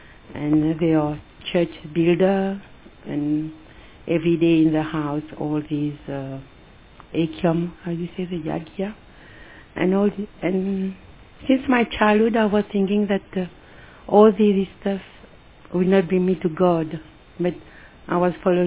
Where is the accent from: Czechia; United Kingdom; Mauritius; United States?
Mauritius; born there; My 4 grandfathers come from the south of India, from Tanjavur. And I was born in Mauritius. I have an Indian name, Indian body, Indian heart, and I don't speak Hindi.